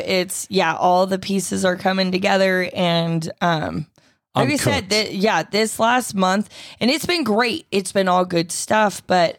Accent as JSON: {"language": "English", "town": "Reno", "region": "Nevada", "country": "United States", "tie": "born or raised there", "said": "so I grew up in Reno from the time I was about 8 to when I went to college. And I really haven't been back much."}